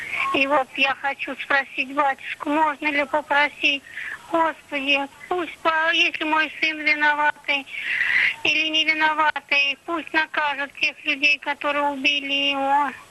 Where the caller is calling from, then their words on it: Kamyshin, Volgograd Oblast, Russia; Я из Камыша, на Волгоградской области.